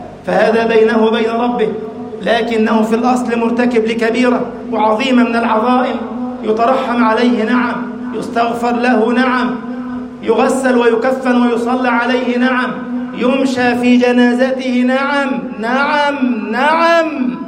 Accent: Egypt; واجعل بلدنا مصر أمناً أماناً، سخاءً رخاءً، وسائر بلاد المسلمين.

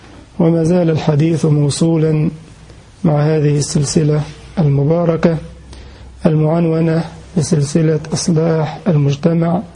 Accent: Egypt; المثل موجود عندنا في مصر

